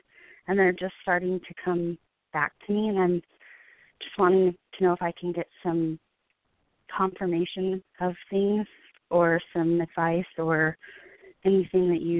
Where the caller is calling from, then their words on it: Utah, United States; I'm calling from Utah.